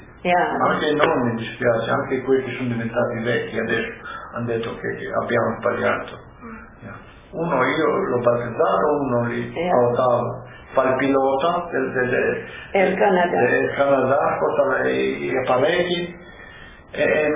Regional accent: Grupignano, Friuli-Venezia Giulia, Italy; Qua adesso siamo Grupignano. Non posso dire che sono di Cividale, sono, partengo a Cividale, ma sono di Grupignano.

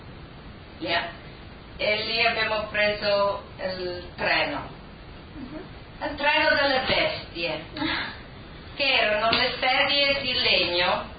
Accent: San Daniele, Friuli-Venezia Giulia, Italy; born there; Io sono nata a San Daniele l'8 luglio 1940.

